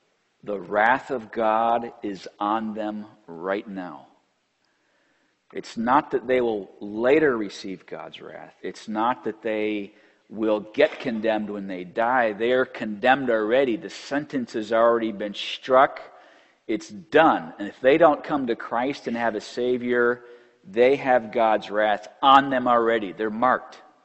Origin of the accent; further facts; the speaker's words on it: Illinois, United States; I am from Illinois, even if my wife's from Georgia. I mean, I'm a Yankee, you know.